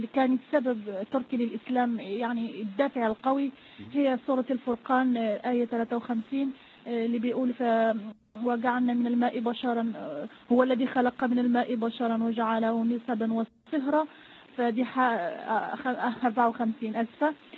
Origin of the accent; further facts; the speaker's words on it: Morocco; accent: Moroccan; أنا أصلا مغربية، أنا سامحوني على لهجتي بس بحاول أتكلم عشان تفهموني، لأن شوية اللهجة المغربية صعبة في الفهم